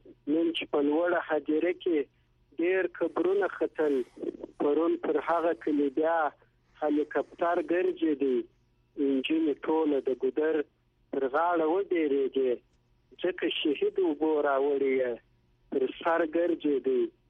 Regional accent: Kandahar, Afghanistan; زه د کندهار اوسیدونکی یم. په کندهار کې مې زوکړه شوې ده

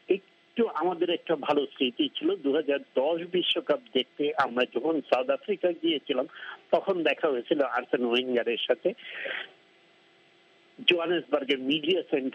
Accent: Bangladesh; বললাম তোমার সাথে একটা ছবি কি উঠাতে পারো, আমরা বাংলাদেশি জার্নালিস্ট

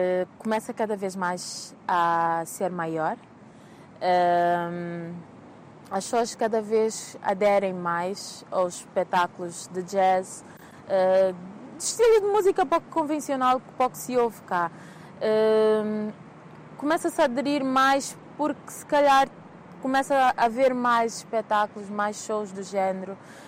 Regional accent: Lubango, Huíla, Angola; que é a cidade onde eu cresci até os 10 anos, que é o Lubango.

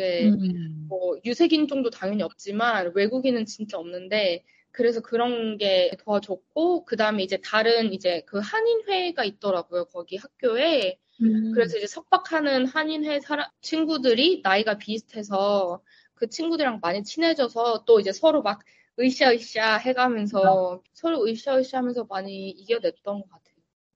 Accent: Seoul, South Korea; now in United States; 저 서울에서 나고 자라서 차를 안 타면 아무것도 갈수 없는 그 환경이 너무 힘든 거예요.

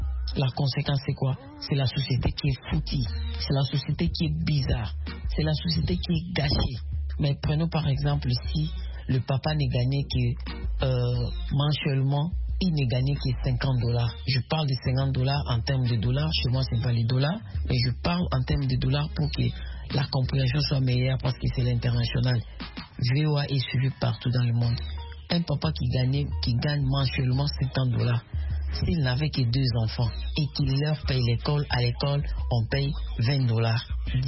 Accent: DR Congo; Ici chez nous en Afrique. Si vous voyez aujourd'hui, nous avons le problème de délinquance par-ci par-là, comme chez moi en RDC, on parle de bandits, communément appelés Kuluna

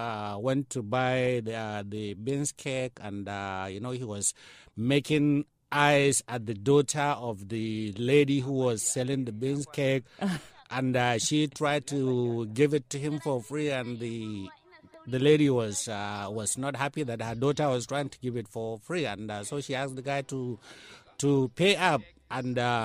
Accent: Bauchi, Nigeria; I am not from Kano. I'm from Bauchi

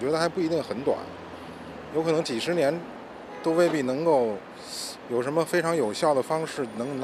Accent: Beijing, China; 我就是北京人，我从小就生在这儿了。

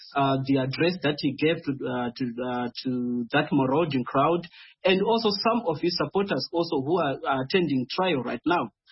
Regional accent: Midlands, Zimbabwe; by the way, I come from Midlands as well

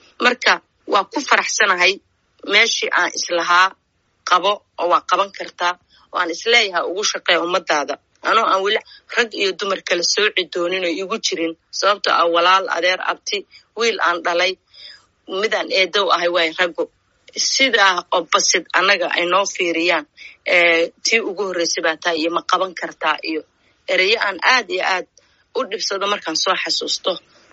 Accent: Garowe, Nugal, Somalia; also born or lived in Mogadishu; Waxaan ku dhashay Muqdisho laakiin waxaan ku barbaaray oo ku koray Puntland Garoowe. Waxaan ahaa diasporadii dadkii soo laabtay

